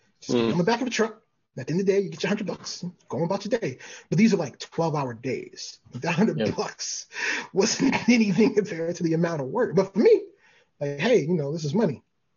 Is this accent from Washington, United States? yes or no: no; Baltimore, Maryland, United States; Look, I mean, growing up in Baltimore, my parents did their best to shelter me, right?